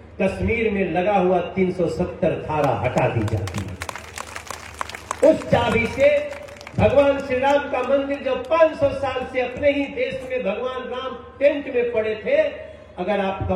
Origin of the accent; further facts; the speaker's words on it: Bihar, India; moved away; जब मैं बिहार से दिल्ली आया था रहने के लिए तो उत्तर पूर्वी दिल्ली क्षेत्र में ही रहा करता था। मुखर्जी नगर के पास एक जे कॉलोनी है नेहरू बिहार, मैं वहां रहा करता था।